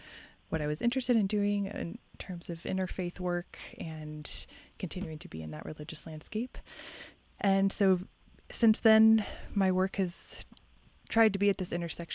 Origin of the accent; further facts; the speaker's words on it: Oklahoma, United States; And growing up in Oklahoma, I was pretty much raised in a secular home, but in the very sort of fervent religious landscape of Baptist Christianity